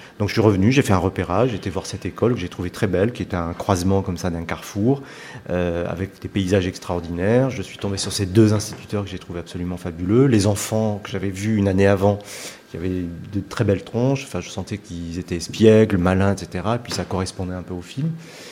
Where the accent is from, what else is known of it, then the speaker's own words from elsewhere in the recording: Constantine, Constantine Province, Algeria; mon école primaire de ma ville natale, donc à Constantine, qui s'appelait d'ailleurs Jeanne d'Arc à l'époque quand j'étais petit.